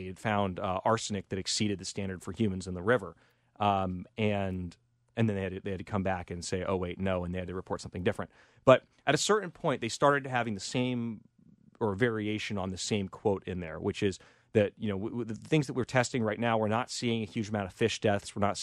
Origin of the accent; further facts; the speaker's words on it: San Francisco, California, United States; You know, they used it back in my hometown of San Francisco.